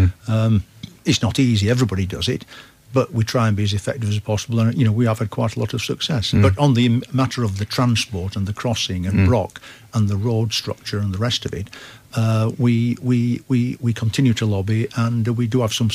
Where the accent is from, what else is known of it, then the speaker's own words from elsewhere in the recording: Yorkshire and the Humber, United Kingdom; now in Kent, United Kingdom; I mean, despite being a Yorkshireman, I've lived in Kent for 20 years